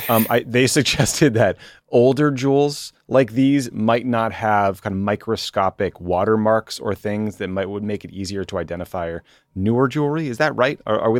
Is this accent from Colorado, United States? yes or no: no; Boston, Massachusetts, United States; I'm from Boston. I've been to the Isabella Gardner Museum. I remember it was the biggest news story in the city, in the state, in the country for a while, but like we really haven't let it go, us massholes, right?